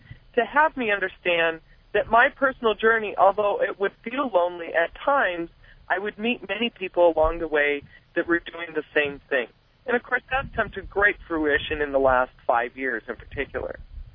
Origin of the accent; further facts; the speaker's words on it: South Dakota, United States; You know, I'm originally from South Dakota, and I'm the oldest child of four, and I'm the only girl. And I grew up in South Dakota at a time where there were terrible struggles with the Native American community up there.